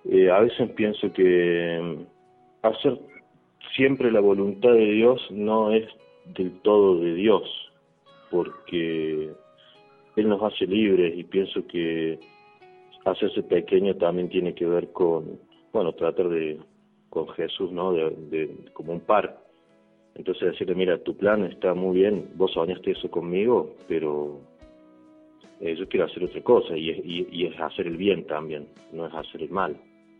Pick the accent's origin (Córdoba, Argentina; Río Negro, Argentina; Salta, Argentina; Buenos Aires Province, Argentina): Córdoba, Argentina; La Paisanita; soy de La Paisanita.